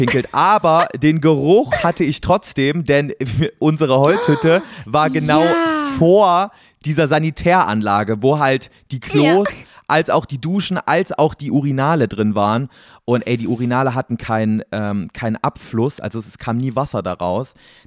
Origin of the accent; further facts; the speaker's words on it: East Germany, Germany; Ich komme aus Ostdeutschland, da gab es keine Wurfzelte, da gab es nur die mit den Heringen.